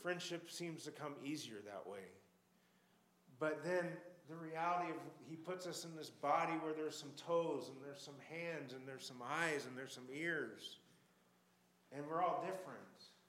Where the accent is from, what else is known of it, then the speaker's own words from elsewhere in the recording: United States; That sounds kind of funny to say because I'm an American.